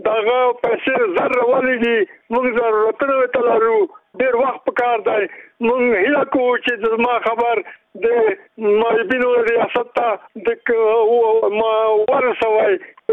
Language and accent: Pashto; Khost, Afghanistan; زه د خوست څخه یو تن معیوب یم،